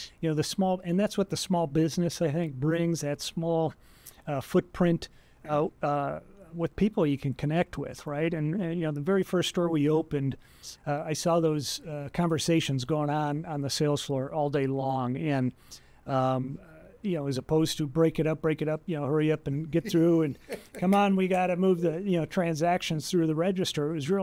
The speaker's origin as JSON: {"language": "English", "town": "Chicago", "region": "Illinois", "country": "United States", "tie": "born or raised there", "said": "So I was born in Chicago. I'm the youngest of five. All my older siblings grew up, or at least lived in Chicago a lot longer than I did."}